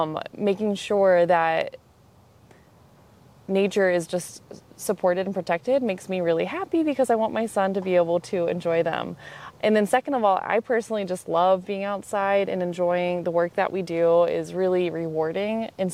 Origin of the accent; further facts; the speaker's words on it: Dayton, Ohio, United States; also born or lived in Cincinnati, United States; I grew up in Dayton, Ohio.